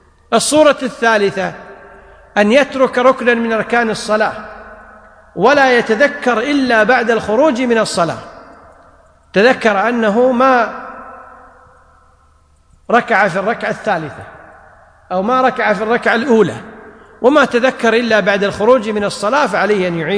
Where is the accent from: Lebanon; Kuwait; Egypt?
Kuwait; عندنا في الكويت يقولون للرجل الكبير المسؤول سيد السيد فلان سيدنا فلان